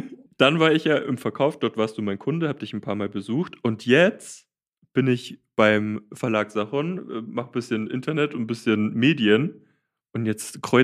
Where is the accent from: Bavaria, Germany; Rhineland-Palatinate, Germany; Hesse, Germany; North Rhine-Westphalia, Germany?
Bavaria, Germany; Kempten; wir haben das in der achten Klasse gemacht und dann waren wir im Technologiezentrum bei uns in Kempten